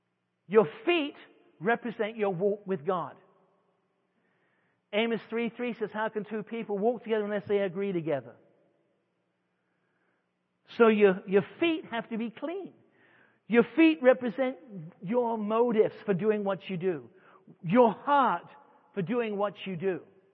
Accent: China; now in United States; I come from China. Now I'm back in America, Christian nation.

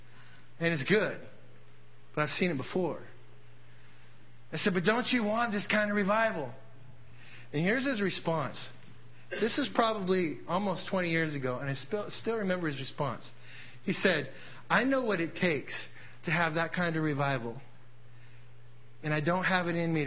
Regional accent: Oregon, United States; I've always been enthralled about the Oregon Trail because I'm from Oregon.

